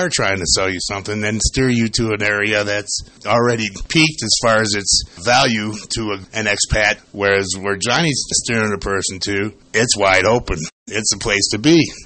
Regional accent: Sheffield Village, Ohio, United States

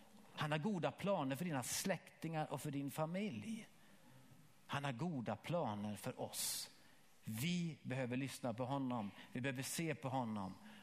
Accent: Ovansjö, Gävleborg County, Sweden; born there; Jag är född i Ovansjö. Det är ingen som vet vad det är. Nej. Men jag är också född i Sverige. Och det gör att jag är svensk medborgare. Jag har mitt medborgarskap i Sverige.

